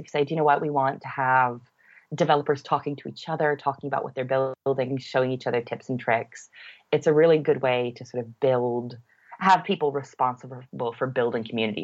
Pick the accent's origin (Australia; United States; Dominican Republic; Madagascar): United States; now in Birmingham, United Kingdom; I'm an American in Brum